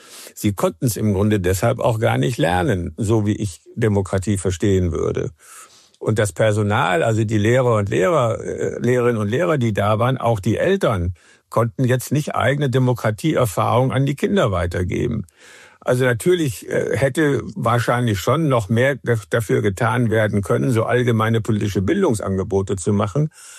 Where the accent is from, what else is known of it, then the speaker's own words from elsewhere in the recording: Saxony, Germany; ich stamme aus Sachsen und wir sind dann 87 das erste Mal mit meiner Mutter wieder da gewesen, wo ich geboren bin